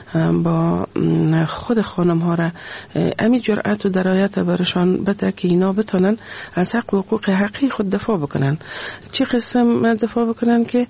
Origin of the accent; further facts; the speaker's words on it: Afghanistan; همین ما شما افغان هستیم، مسلمان هستیم،